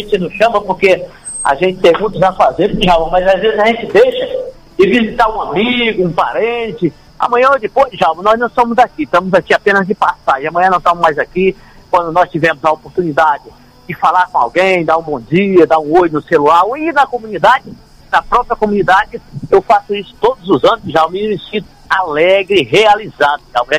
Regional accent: Acre, Brazil; eu, que sou do interior, sou do Rio Iaco, do Seminal Porongaba.

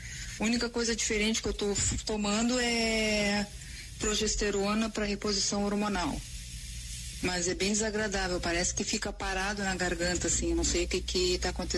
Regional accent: Porto Alegre, Rio Grande do Sul, Brazil; sou de Porto Alegre.

